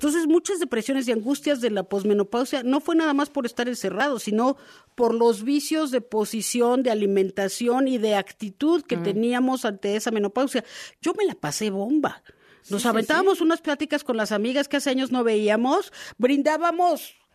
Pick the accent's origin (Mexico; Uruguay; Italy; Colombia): Mexico; Acuérdense cómo somos las mexicanas.